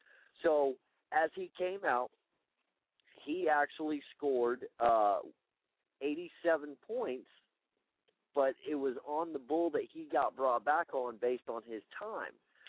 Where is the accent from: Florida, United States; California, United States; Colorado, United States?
Florida, United States; being that we are both from Florida.